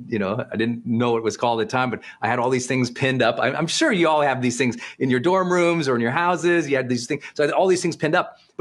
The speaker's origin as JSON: {"language": "English", "region": "Montana", "country": "United States", "said": "I'm from Montana, from the mountains, I'm from the hills, I'm from the lakes. I'm a river boy."}